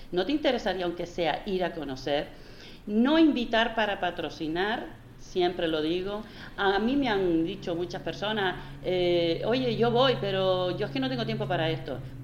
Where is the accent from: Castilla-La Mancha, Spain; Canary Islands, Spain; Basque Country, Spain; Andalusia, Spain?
Canary Islands, Spain; Pienso que aquí somos canarios, ¿no?